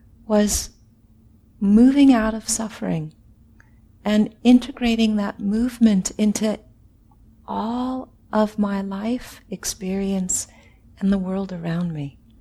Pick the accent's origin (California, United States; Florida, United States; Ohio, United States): California, United States; now in Minnesota, United States; So I didn't grow up in Minnesota. I came from California